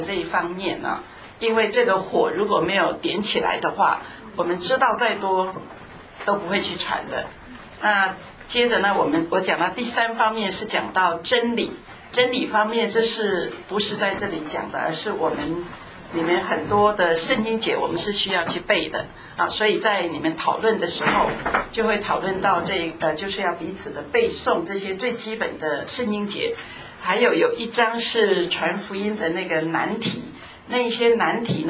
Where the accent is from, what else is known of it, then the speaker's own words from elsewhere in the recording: China; 我们中国人的福音是200年前才真正传到我们的当中